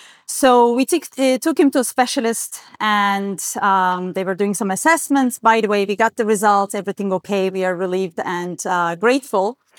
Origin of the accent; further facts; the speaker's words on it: Istanbul, Turkey; English is a second language; I'm from Istanbul and I'm used to traffic jams.